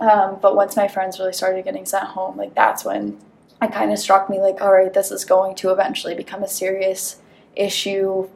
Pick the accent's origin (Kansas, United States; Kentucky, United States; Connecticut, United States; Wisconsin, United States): Connecticut, United States; Hebron; also born or lived in Shanghai, China; I am originally from Hebron, Connecticut, and I lived in Shanghai for 2.5 years and spent the majority of the COVID-19 pandemic in Jupiter, Florida.